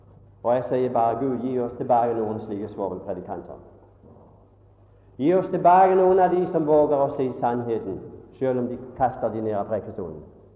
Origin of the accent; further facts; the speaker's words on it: Kvinesdal, Agder, Norway; Vi kjørte på spark, kan jeg huske, om kveldene fra møtene hjemme i Kvinnesdal.